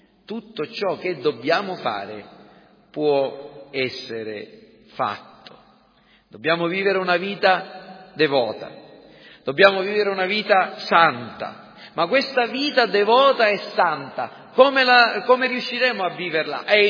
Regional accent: Sicily, Italy; Per esempio, noi siamo siciliani. E non siamo orgogliosi di esserlo, per finta, lo siamo.

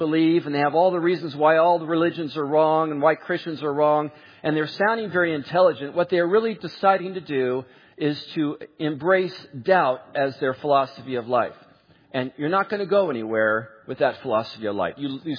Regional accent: California, United States; I grew up in California, and if you go into the mid-California area, fog is a horrendous problem.

